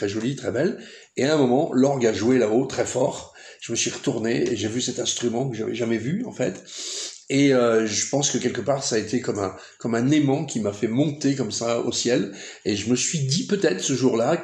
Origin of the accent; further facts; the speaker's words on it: Richelieu, Centre-Val de Loire, France; je suis natif de Richelieu, en Indre-et-Loire, et c'est là où tout a commencé pour moi. Donc il y aura 60 ans, j'ai 65 ans maintenant, j'étais enfant de chœur à l'église